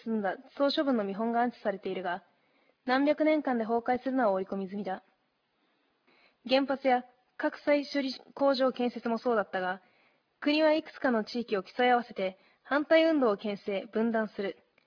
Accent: Aomori, Japan; 青森県に生まれ育った私は

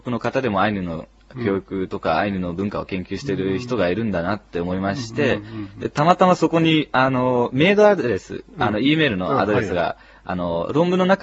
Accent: Netherlands; 父親がオランダ人で、まあ、生まれ育ったのはオランダなんですけど

